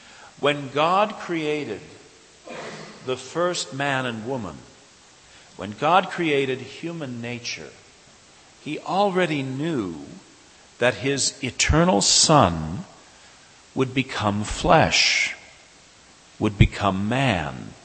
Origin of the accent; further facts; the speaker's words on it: United States; and I'm American, so I'm sure it also surprised you.